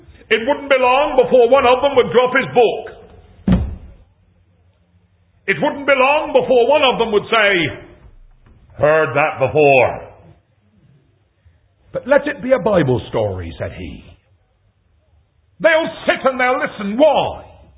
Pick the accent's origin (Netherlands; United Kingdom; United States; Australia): United Kingdom; South West England; accent: West Country; I come, as you can tell by my tongue, from the West Country of England. Let me make something very clear. I am not an American. I am an Englishman.